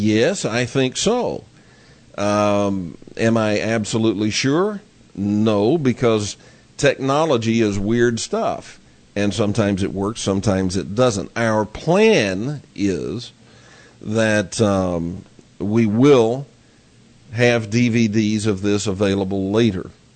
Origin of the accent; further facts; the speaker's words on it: Texas, United States; I grew up in Texas, as if you can't tell by my accent. I grew up in Texas. A wonderful place.